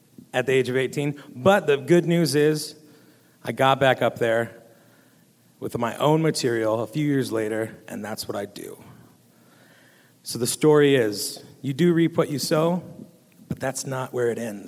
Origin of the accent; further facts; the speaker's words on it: Pilot Rock, Oregon, United States; also born or lived in Portland; now in Boise, United States; I'm originally from Portland, Oregon. Yeah, Oregonians. But now I'm in Idaho, so switching gears. But when I was about 7 years old, my parents picked up and moved to Pilot Rock, Oregon.